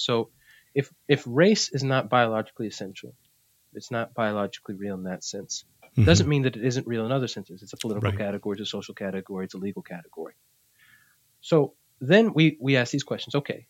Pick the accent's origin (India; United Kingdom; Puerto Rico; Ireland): Puerto Rico; I'm part of the racialized majority in terms of the island. Why? Because I'm Puerto Rican. I'm from Boricua.